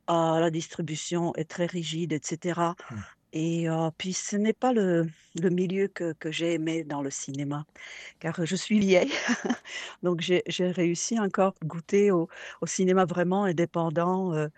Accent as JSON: {"language": "French", "region": "Prague", "country": "Czechia", "tie": "born or raised there", "moved": "as an adult", "lives_now": "Quebec, Canada", "said": "ici au Québec, je vis depuis 30 ans et je suis originaire de Prague, donc je suis tchèque d'origine. Et je suis ce qu'on appelle ici néo-canadien"}